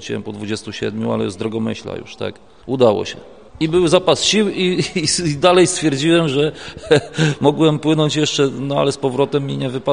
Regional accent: Lesiów, Masovian Voivodeship, Poland; jestem z Lesiowa koło Radomia.

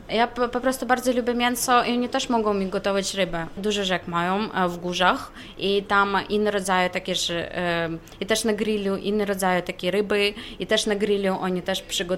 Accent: Ukraine; Polish is a second language; now in Poland; na przykład ja jestem z Ukrainy

